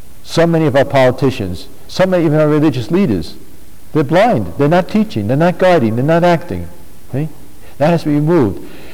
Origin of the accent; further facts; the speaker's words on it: Brooklyn, New York, United States; I come from Brooklyn. In Brooklyn, for every 100 black babies conceived in the womb, 70 are aborted.